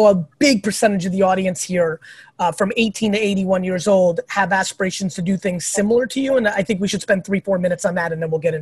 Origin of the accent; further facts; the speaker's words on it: New Jersey, United States; my famous story of growing up in Jersey and my dad was a stock boy in a liquor store was in Clark Circle Liquor